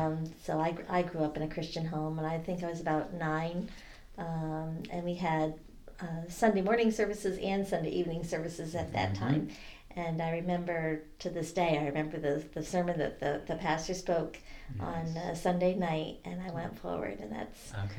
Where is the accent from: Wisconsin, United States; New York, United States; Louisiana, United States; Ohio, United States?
New York, United States; Ballston Spa; also born or lived in Connecticut; and we lived there until I was 2 years old, and then we moved to Ballston Spa, New York.